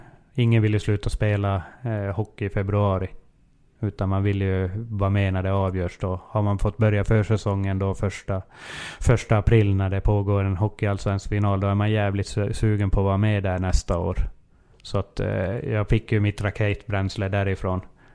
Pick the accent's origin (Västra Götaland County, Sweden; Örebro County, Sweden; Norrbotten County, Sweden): Norrbotten County, Sweden; när jag är norrbottning